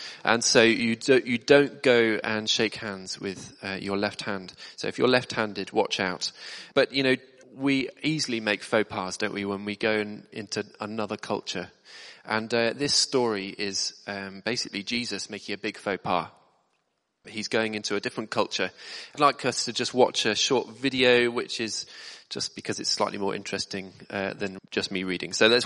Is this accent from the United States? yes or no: no; England, United Kingdom; once you get over that slight discomfort as an Englishman, it should be okay.